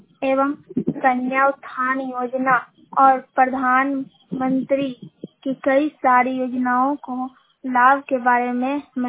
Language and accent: Hindi; Bihar, India; कुशा गांव की निवासी हूँ। मेरा पंचायत बिंद है। मैं जिला नालंदा की रहने वाली हूँ। प्रखंड बिंद राज्य बिहार है।